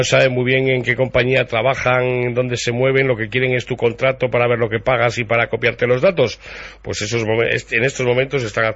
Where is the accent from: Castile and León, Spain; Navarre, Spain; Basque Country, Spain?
Navarre, Spain; somos los únicos navarros, la zona de Navarra que tiene que pagar por ir hasta la capital